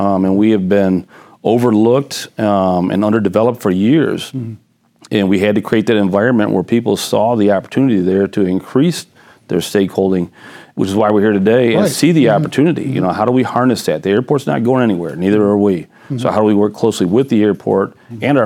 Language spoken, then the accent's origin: English; Romulus, Michigan, United States; We're a blue-collar manufacturing community. When I grew up in Romulus, everybody I knew was a tradesman, electrician, carpenter, plumber, mechanic, welder.